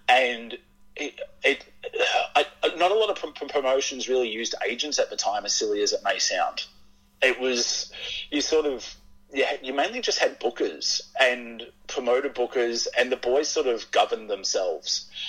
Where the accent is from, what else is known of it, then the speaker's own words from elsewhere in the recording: Melbourne, Victoria, Australia; I grew up in West Heidelberg's housing commission.